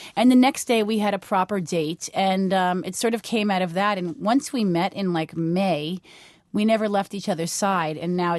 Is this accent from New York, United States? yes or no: yes; Queens, New York, United States; also born or lived in Brooklyn; You know, I grew up in Queens and in Brooklyn